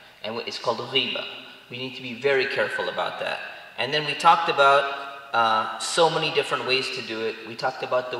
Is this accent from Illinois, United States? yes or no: no; Tustin, California, United States; I was born in Cerritos, California, which is Southern California. It has the exact opposite weather that you're having right now.